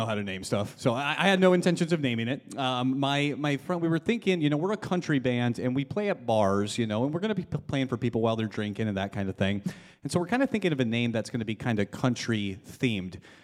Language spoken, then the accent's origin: English; Chaska, Minnesota, United States; we got to play at Floyd's, which is my hometown bar, kind of. I'm from Chaska.